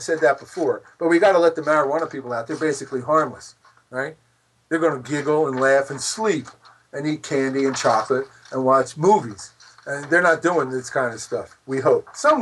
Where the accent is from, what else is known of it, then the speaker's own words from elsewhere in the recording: Pennsylvania, United States; like this guy in Pennsylvania, sad to say my home state